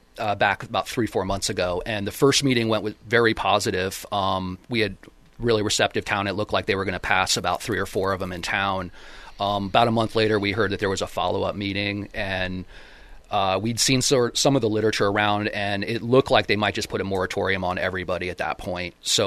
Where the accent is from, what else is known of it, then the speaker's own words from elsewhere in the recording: New York City, New York, United States; I grew up in New York City with a really liberal family, in Soho in New York.